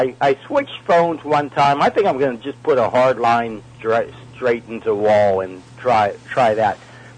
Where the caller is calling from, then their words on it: Pennsylvania, United States; from Pennsylvania.